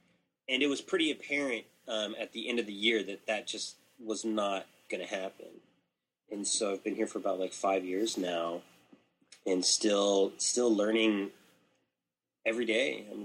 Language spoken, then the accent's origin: English; Tucson, Arizona, United States; now in Phoenix, United States; I was born and raised in Tucson. And so when I came back from Taiwan, I ended up, back in Tucson, and that's sort of, that's my home turf. We've since moved up to Phoenix.